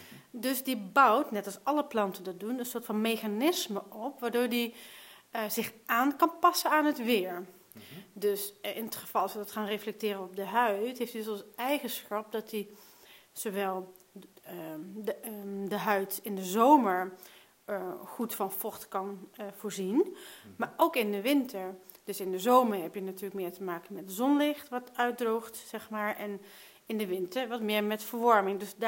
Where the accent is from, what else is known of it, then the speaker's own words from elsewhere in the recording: Netherlands; Sorry, ik ben een Nederlander, hè?